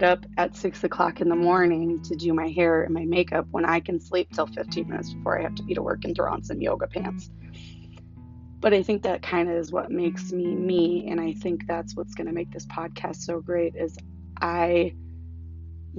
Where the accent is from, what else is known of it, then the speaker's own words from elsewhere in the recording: Anchorage, Alaska, United States; So growing up in Anchorage, Alaska was pretty amazing. Actually, it's beautiful there.